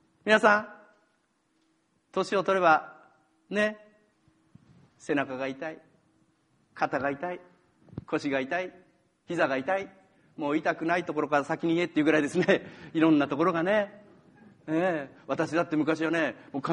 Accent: Tochigi, Japan; しばらく前に私、私、栃木県なんですけど、田舎に帰りまして

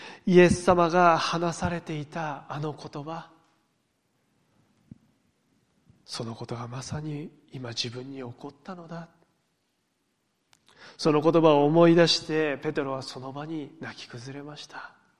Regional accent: Fukushima, Japan; いや福島から来たんですよっていう話をしたら

